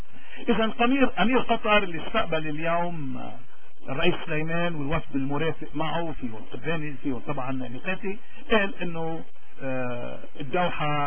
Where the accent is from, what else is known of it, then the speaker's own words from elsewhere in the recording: Lebanon; ولكن نحن كلبنانيين بهمنا يضل في شيء اسمه لبنان